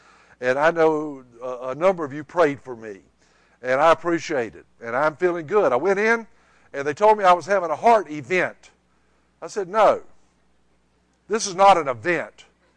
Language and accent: English; Tallahassee, Florida, United States; I grew up in Tallahassee, Florida.